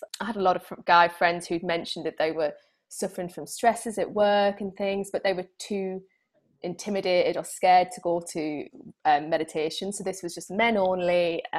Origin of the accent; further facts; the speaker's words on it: United Kingdom; being typically British and being typically cynical